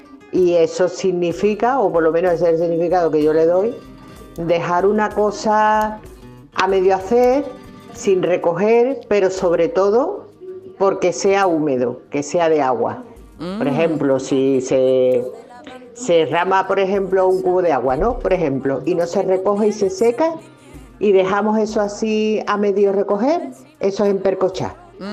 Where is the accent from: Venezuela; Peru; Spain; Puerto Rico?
Spain; Alcalá de Guadaira, Andalusia; de Alcalá de Guadaira. Yo esa palabra la conozco, será por la edad que tengo ya 62 años